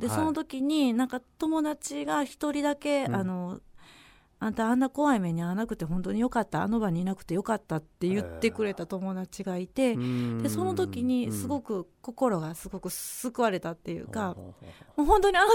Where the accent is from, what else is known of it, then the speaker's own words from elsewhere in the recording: Kobe, Hyogo, Japan; まあ神戸生まれで神戸出身で